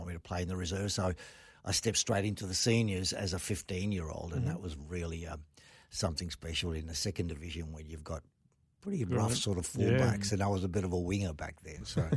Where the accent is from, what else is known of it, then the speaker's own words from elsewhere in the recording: Italy; moved away; also born or lived in Cairo; I was born in Cairo. I was only there for 3 months. My parents happened to be there at the time, and then we migrated back to Italy, where I was there till the age of 8.